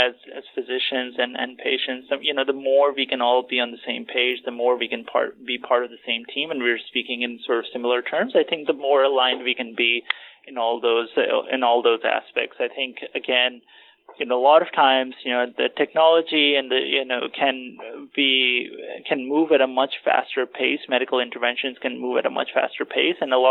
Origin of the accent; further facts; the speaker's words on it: Pakistan; So, I'm originally from Pakistan